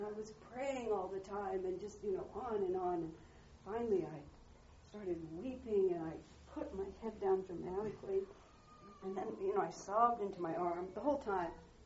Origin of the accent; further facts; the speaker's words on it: United States; I'm an American, what can I say?